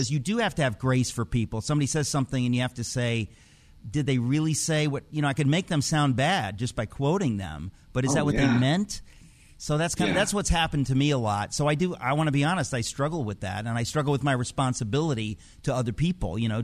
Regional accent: Queens, New York, United States; I'm from Queens, New York, and I come from a world that's not filled with Christians.

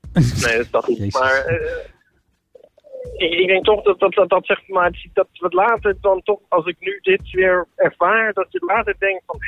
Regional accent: Rotterdam, South Holland, Netherlands; born there; Mijn geboortestad is het.

